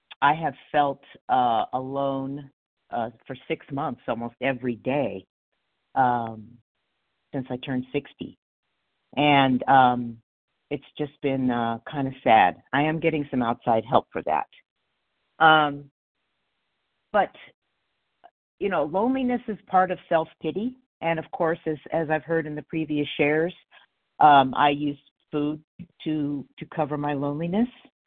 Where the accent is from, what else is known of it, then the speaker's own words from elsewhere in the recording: Palmdale, California, United States; I'm from Palmdale, California.